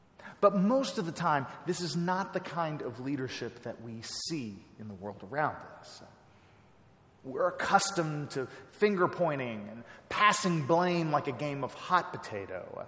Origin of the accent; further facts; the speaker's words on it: Texas, United States; but I'm a Texan, and so I have to say that.